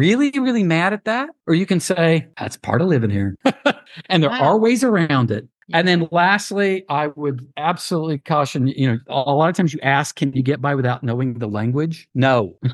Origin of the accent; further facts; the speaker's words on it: United States; And then I say, oh, I'm American.